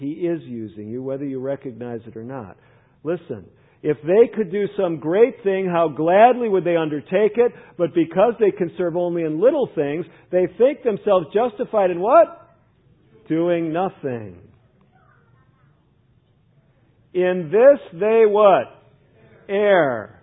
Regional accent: Chicago, Illinois, United States; where I grew up in Chicago, one of the coveted jobs of my peers was to work for an organization called UPS.

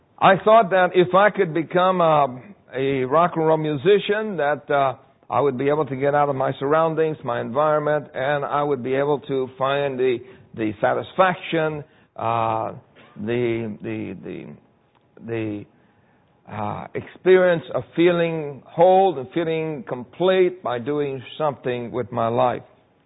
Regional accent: Puerto Rico; born there; When I was born in Puerto Rico, I was born in a place called El Fanguito. And that really means the mud place, the little mud place. And the reason why it's called El Fanguito is because it was a place that the poor people lived

